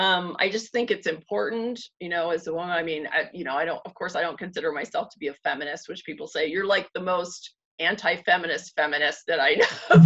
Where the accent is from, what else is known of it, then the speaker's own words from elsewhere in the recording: Pittsburgh, Pennsylvania, United States; I grew up in Pittsburgh and never went to Cincinnati the entire time.